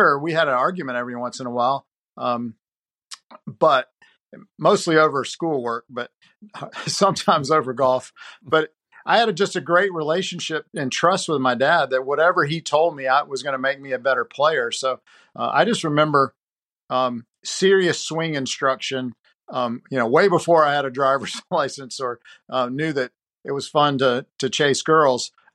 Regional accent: Charlotte, North Carolina, United States; born there; But I wanted to go to Carolina. I was born in Charlotte. I loved Tar Heel basketball my whole life.

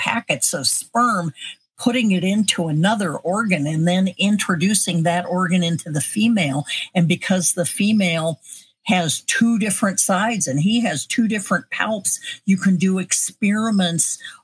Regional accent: Denver, Colorado, United States; Basically, I grew up in Denver, Colorado.

